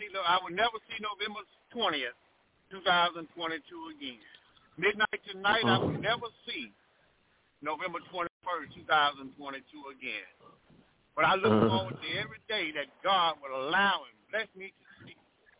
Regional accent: Louisiana, United States; now in Murfreesboro, United States; I'm from Louisiana, but I live in Tennessee. Murfreesboro, Tennessee, Middle Tennessee area, near east of Nashville.

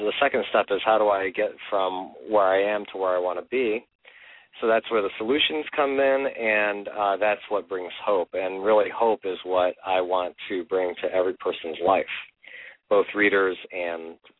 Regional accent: Brazil; I grew up in Brazil, South America. My parents were missionaries, and I went to boarding school at the age of 8 years old

